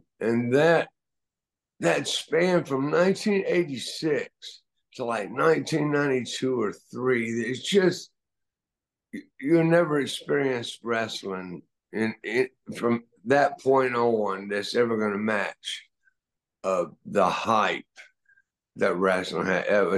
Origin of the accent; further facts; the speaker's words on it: Mooresville, North Carolina, United States; Well, I was from Mooresville, North Carolina, and grew up in an old textile family.